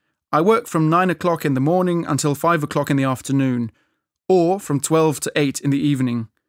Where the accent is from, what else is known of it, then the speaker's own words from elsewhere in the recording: Beaconsfield, South East England, United Kingdom; from Beaconsfield, a small town in England, and I am 18 years old.